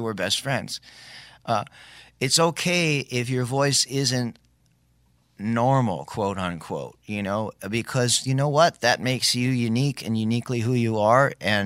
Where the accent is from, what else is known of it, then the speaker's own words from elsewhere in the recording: Hawaii, United States; He lived on Maui, interestingly enough, which I grew up in Maui.